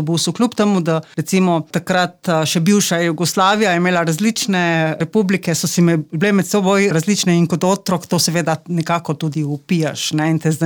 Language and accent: Slovenian; Postojna, Littoral–Inner Carniola, Slovenia; Doma sem iz Postojne, preživela sem seveda otroštvo v Postojni od 4. leta naprej in nato sem po srednji šoli seveda šla študirati v Ljubljani in tam tudi seveda na neki način ostala